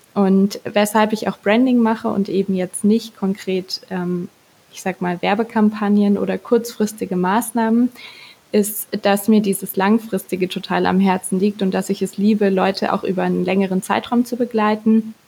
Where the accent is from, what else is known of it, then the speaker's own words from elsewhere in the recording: Munich, Bavaria, Germany; ich komme aus München